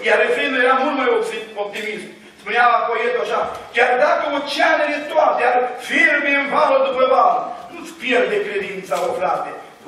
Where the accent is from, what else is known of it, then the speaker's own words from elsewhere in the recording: Bosanci, Suceava County, Romania; born there; Eu m-am născut în Bosanci, în urmă cu 53 de ani, undeva în Bucovina. Într-o familie cu mai mulți copii.